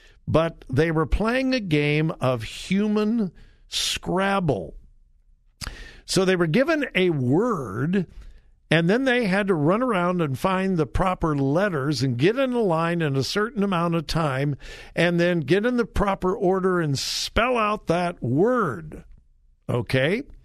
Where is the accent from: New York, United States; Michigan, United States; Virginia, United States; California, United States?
California, United States; I grew up in Southern California.